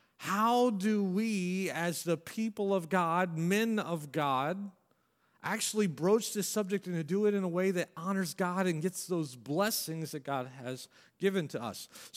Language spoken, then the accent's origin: English; United States; I'm an American through and through.